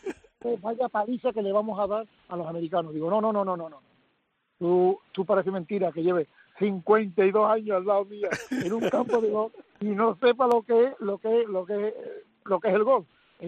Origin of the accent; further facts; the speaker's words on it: Spain; Como español y como jugador, ¿eh?